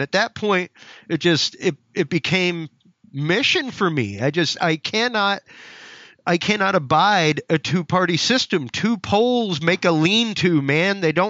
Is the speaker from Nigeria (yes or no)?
no; United States; as an American, as someone who loves the liberty and loves the country that I have